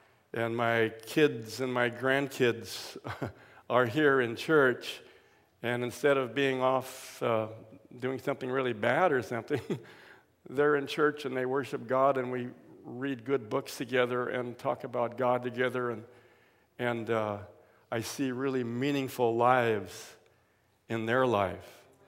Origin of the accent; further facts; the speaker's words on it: Mountain View, California, United States; born there; But I was born over in the Mountain View area. You know where Moffett Field is? My family used to farm that ground where Moffett Field, between Moffett Field and Lockheed.